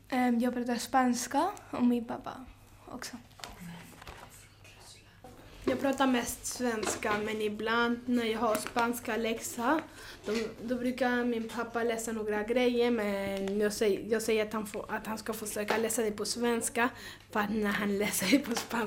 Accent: Russia; min pappa kommer från Spanien, min mamma kommer från Sverige och jag kommer från Ryssland.

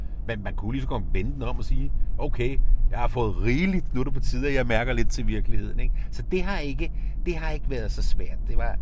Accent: Capital Region of Denmark, Denmark; accent: Bornholm; For det første er jeg opdraget i et miljø, du kan sikkert høre, jeg er bornholmer, på en gård i et uprivilegeret miljø

